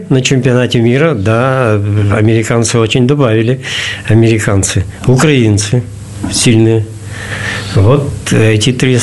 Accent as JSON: {"language": "Russian", "town": "Perm", "region": "Perm Krai", "country": "Russia", "tie": "born or raised there", "said": "я уроженец города Перми."}